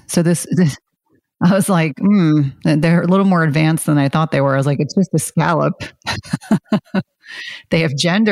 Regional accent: South Carolina, United States; born there; So I was born in South Carolina, and my father's side of the family, we still have family there.

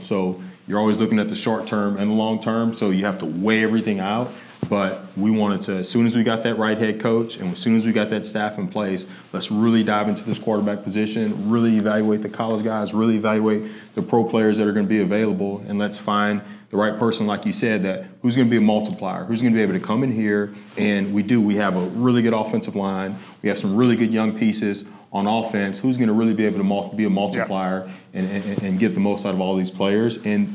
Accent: Louisiana, United States; Again, growing up in Louisiana, we're playing Destrehan High, and we won the game

